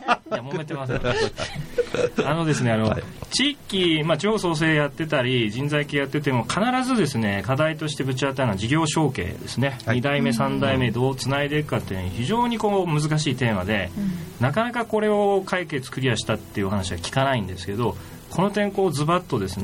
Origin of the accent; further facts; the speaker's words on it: Fukuoka, Japan; 僕もその福岡の出身でありながらメインで仕事やったのは東京大阪じゃないですか